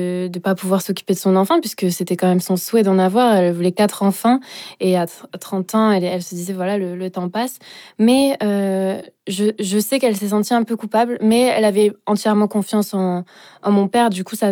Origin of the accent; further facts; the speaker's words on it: Sainte-Croix-de-Quintillargues, Occitanie, France; j'ai grandi à Sainte-Croix-de-Quintiargues, dans un petit village perdu, avec mes deux petites sœurs.